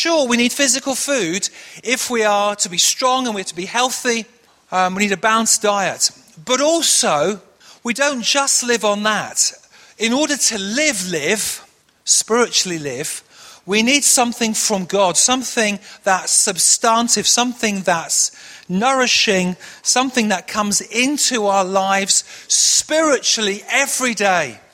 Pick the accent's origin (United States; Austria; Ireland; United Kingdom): United Kingdom; Manchester, North West England; accent: northern; now in London, United Kingdom; I grew up in Manchester. Sometimes just a little bit of that northern twang comes out, but I made a big effort to drop my northern sound when I became a school teacher, because I was a school teacher down here in London